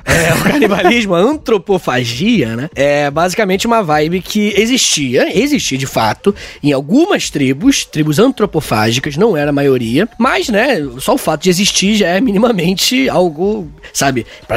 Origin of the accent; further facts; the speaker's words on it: Rio de Janeiro, Brazil; Eu não faço a menor ideia, eu sou do Rio de Janeiro, cara.